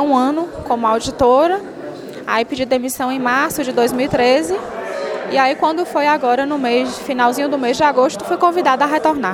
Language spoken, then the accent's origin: Portuguese; São Paulo, Brazil; now in Vitória da Conquista, Brazil; Sou natural de São Paulo e vim morar em Vitória da Conquista. Formei em Vitória da Conquista, trabalhei em Itapetinga durante um ano e agora retornei